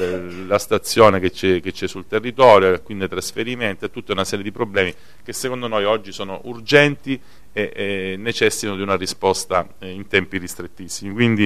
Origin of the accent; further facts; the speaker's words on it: Calabria, Italy; noi come calabresi Gioia Tauro puntiamo la massima attenzione